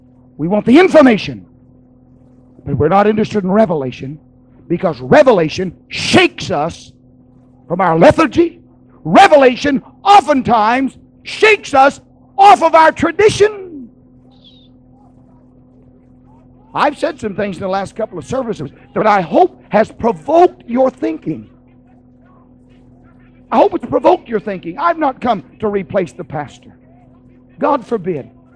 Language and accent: English; Kansas, United States; I grew up in Kansas.